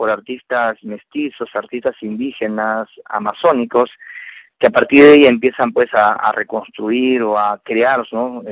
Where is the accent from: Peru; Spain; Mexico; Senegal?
Peru; nosotros como peruanos en general fuimos consumiendo estas narrativas visuales